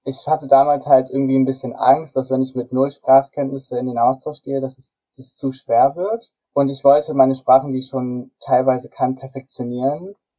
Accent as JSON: {"language": "German", "country": "Germany", "said": "Ich bin 18 Jahre alt. Ich komme ja hier auch aus Deutschland. Ich lebe in einem kleinen Dorf hier in Horneburg. Das ist in der Nähe von Buxtehude oder eher gesagt Hamburg"}